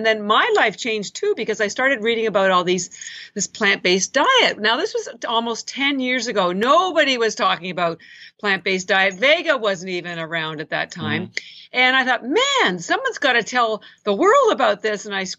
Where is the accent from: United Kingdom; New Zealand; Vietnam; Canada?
Canada; moved away as an adult; now in Boston, United States; I am Canadian, but I've lived in Boston for 25, 30 years. And I grew up in Canada, all my education, MBA and all that jazz.